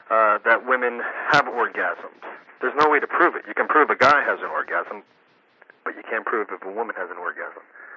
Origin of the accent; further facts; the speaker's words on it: Hoboken, New Jersey, United States; No, I'm from Hoboken.